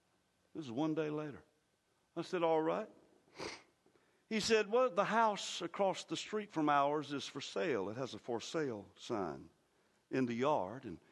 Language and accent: English; the South, United States; Now, I'm from the South, the Bible Belt.